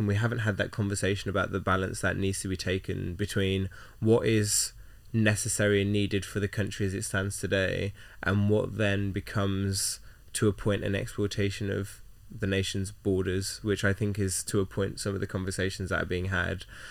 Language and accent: English; United Kingdom; for people like both of us who are British people but have an intricate history all around the world, I've got Jamaica, Ghana, Ind